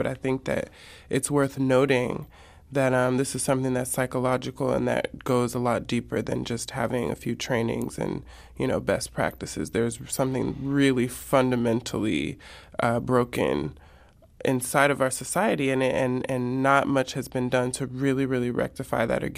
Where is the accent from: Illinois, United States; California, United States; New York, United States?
California, United States; Los Angeles; Growing up in South Central, you see the police as, you know, not being on your side.